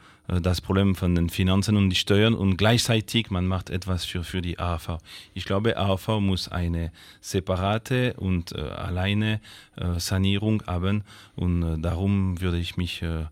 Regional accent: Switzerland; Und das als SVP und als Schweizer, als Bürger, kann ich es nicht akzeptieren.

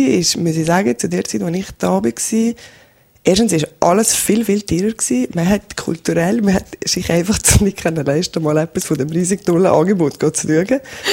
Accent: Valais, Switzerland; Ich bin halt hier im Wallis aufgewachsen

